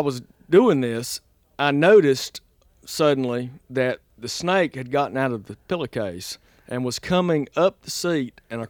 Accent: Southern United States, United States; Well, I don't know being Southern, but just having this, like I say, love of the land and of family, which I think is very Southern, family ties

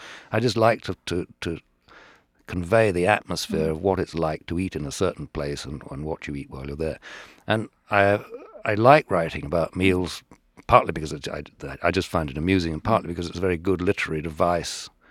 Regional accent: United Kingdom; It was by luck, because as most English people do, when we used to come on vacation to France, we just point the cars and go as fast as we could down to the beach and the coast

